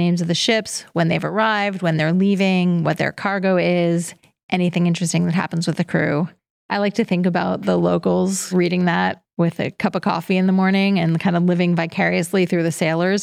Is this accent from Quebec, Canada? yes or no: no; Newfoundland and Labrador, Canada; It was like this just moment of trust in being a Newfoundlander.